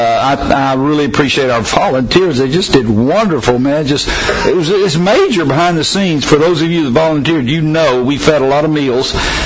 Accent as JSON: {"language": "English", "town": "Atlanta", "region": "Georgia", "country": "United States", "tie": "born there", "said": "I was born in Atlanta, Emory University, Emory Hospital, but it's still goofy."}